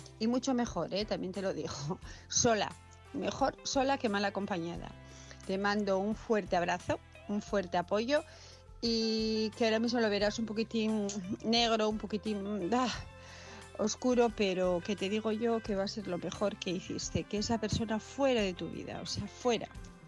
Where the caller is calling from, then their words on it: Asturias, Spain; de Asturias